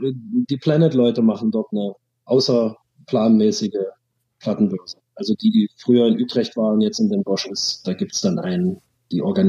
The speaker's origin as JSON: {"language": "German", "region": "East Germany", "country": "Germany", "tie": "born or raised there", "said": "ich bin in der DDR aufgewachsen"}